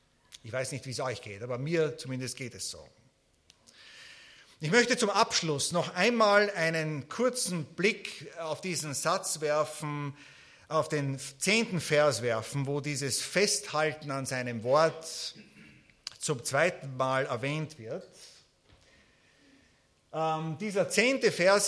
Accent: Austria; Ich bin aus Österreich, ihr müsst mit mir etwas Nachsicht haben.

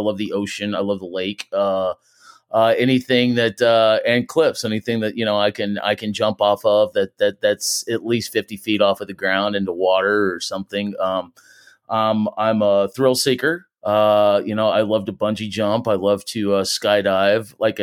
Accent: Houston, Texas, United States; Well, I was born in Houston, Texas. Birthday is June 20th, 1975.

